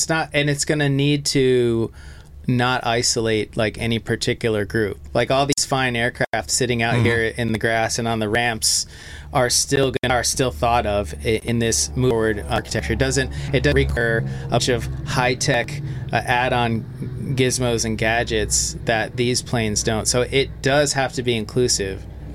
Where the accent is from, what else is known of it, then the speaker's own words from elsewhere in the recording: Kenosha, Wisconsin, United States; also born or lived in North Chicago, Illinois; I was born in Kenosha, Wisconsin, raised here, and then moved across the state line, went to high school in North Chicago, Illinois, came here as a kid with my dad.